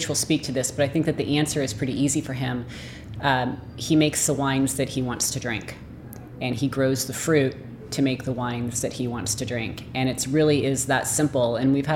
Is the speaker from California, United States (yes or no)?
yes; Calistoga, California, United States; I am. I'm a local girl. I grew up in Calistoga, just up the road.